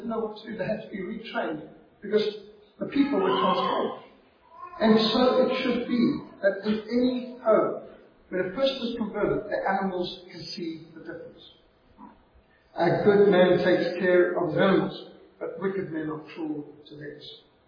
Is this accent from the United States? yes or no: no; Zimbabwe; When I was brought up in Rhodesia, we were taught in school the first rule of the road in Rhodesia is elephants have right of way.